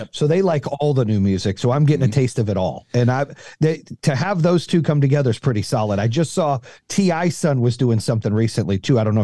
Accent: Phoenix, Arizona, United States; And it's kind of where I grew up in Phoenix, right? I grew up with all of my homies and essays there. Like, that was my fucking home.

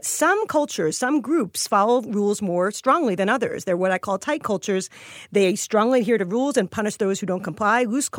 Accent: New York City, New York, United States; You go to here in New York City, my hometown, I'm proud of it

